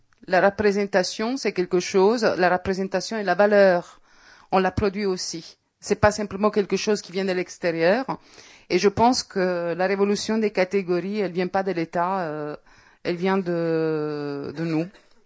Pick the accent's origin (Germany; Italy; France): Italy; je ne mets presque jamais les pieds dans mon pays d'origine